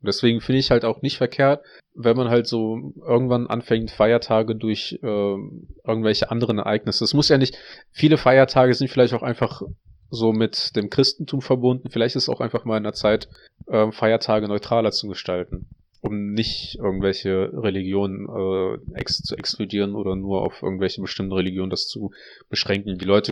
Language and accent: German; Russia; Ja, mir ist es egal, ob gerade als Russe oder nicht